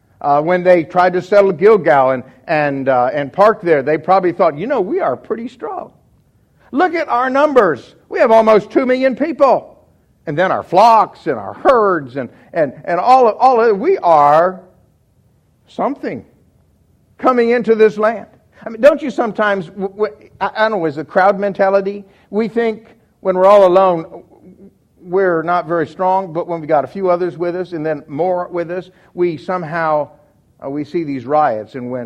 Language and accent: English; Miami, Florida, United States; I grew up in Miami, and I was a surfer.